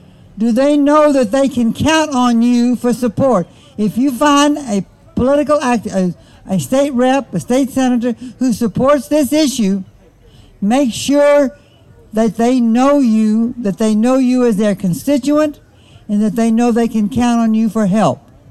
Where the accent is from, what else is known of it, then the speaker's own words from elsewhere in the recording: Louisiana, United States; That was the law that was prevalent when I was growing up in Louisiana.